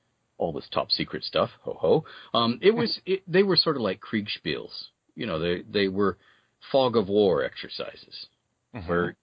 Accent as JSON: {"language": "English", "country": "Canada", "said": "So in my home country, Canada, where American dollars were worth about 40% more than Canadian."}